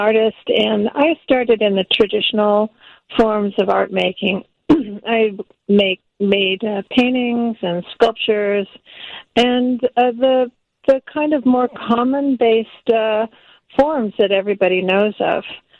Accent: California, United States; also born or lived in New York; I'm originally from California.

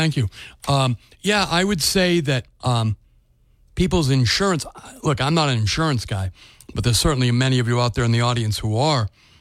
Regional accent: United States; I'm an Irishman by ethnicity, American of Irish descent.

